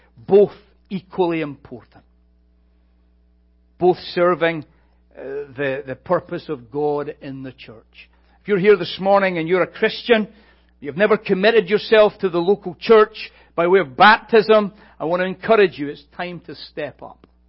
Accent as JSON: {"language": "English", "region": "Scotland", "country": "United Kingdom", "said": "Some people have often asked me, why is it, as a Scotsman, you're not a Presbyterian?"}